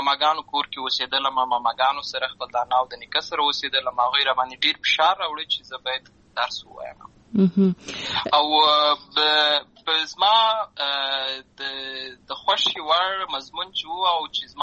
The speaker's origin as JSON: {"language": "Pashto", "town": "Lashkar Gah", "region": "Helmand", "country": "Afghanistan", "tie": "born or raised there", "said": "زه په اصل کې د اوروزګان ولایت یم، اما زه په هلمند ولایت لشکرګاه کې پیدا شوی یم. امالته لوی سوی یم، امالته مې ښوونځی لوستی ده،"}